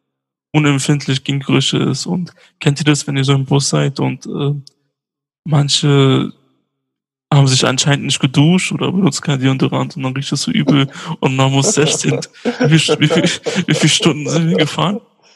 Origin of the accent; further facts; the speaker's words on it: Mainz, Rhineland-Palatinate, Germany; Ich bin ja aus Mainz